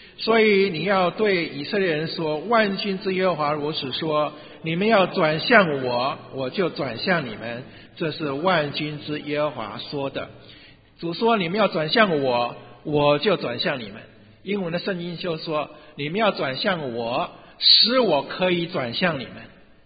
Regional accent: China; 像我们中国人一样，我相信你父母亲帮你取名的时候，他在你身上是有一个盼望的

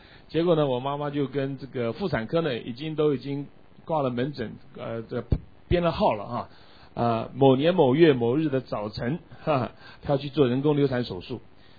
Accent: Taiwan; born there; 实际上我是在台湾出生的啊，但我父母亲呢，我父母亲是从大陆，我父亲是河南人，我母亲是北京人啊。我哥哥生在大陆，我是生在台湾。

